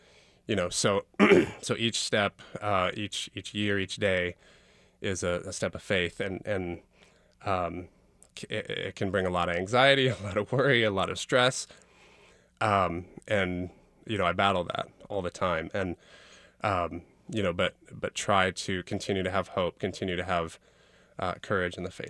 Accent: Florissant, Missouri, United States; I grew up in Florissant, right, 5 blocks from Ferguson, and everybody played basketball

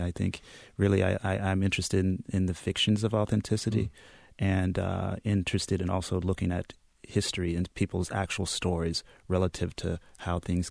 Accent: Columbus, Ohio, United States; Yeah, I grew up in Columbus, Ohio.

